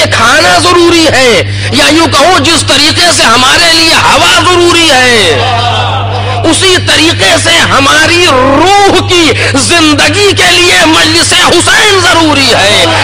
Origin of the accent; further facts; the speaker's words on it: India; ہم ہندوستان کے رہنے والے، ہندوستان نہ جانے کتنے میلے لگا کرتے ہیں